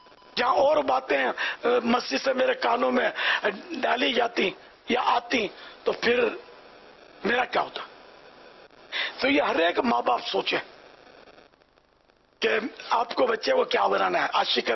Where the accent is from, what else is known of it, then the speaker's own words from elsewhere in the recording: Karachi, Sindh, Pakistan; حیدرآباد رہے پھر کراچی میں آ گئے، اور جس گھر میں پیدا ہوا وہ بھی مطلب اولڈ سٹی ایریا میں تھا، لیکن پھر دوسرا گھر گاؤں گلی میں لیا، چھ مہینے کی عمر تھی مجھے